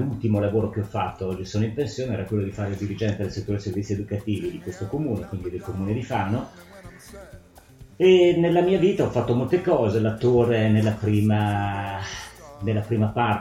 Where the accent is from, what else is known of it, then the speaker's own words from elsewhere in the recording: Netherlands; moved away as an adult; now in Italy; sono olandese e sono sposato con Fausto, che sta qui vicino a me. Io sono nato e cresciuto in Olanda da una madre che viene dall'Antille olandese, mio padre olandese.